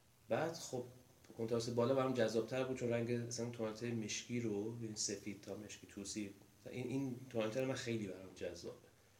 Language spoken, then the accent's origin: Persian; Borujerd, Lorestan, Iran; born there; من متولد، من در واقع متولد بروجردم، ولی به خاطر اینکه اون زمان جنگ بود و اون بیمارستانی که من توش به دنیا اومدم کلا تخریب شد با بمباران، شناسنامه منو از تهران گرفتن